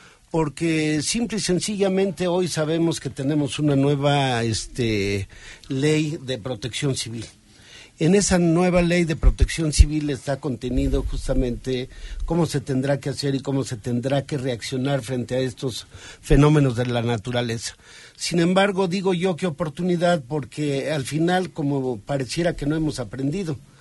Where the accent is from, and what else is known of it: Mexico